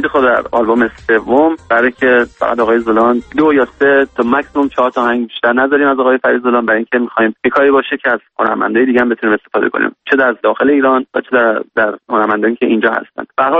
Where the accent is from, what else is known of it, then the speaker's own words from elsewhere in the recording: Sweden; also born or lived in Iran; من ایران خیلی وقت پیش بچه‌ای که بودم زندگی کردم. من در سوئد به قول معروف بزرگ شدم، ولی خب ایران که بودم فکر کنم 13-14 سالم بود که خارج شدم و دیگه برنگشتم.